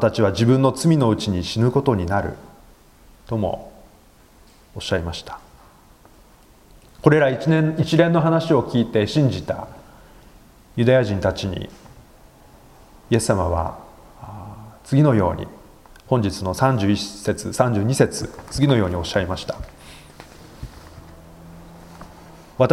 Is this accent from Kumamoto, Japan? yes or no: no; Shizuoka, Japan; 私は静岡県の小さな教会で育ちました。高校卒業までの8年間その教会で過ごしました。